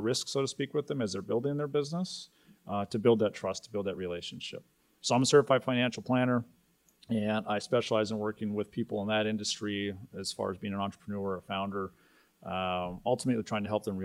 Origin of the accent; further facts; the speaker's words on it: Ireland; born there; I'm a dual citizen since I was born in Ireland.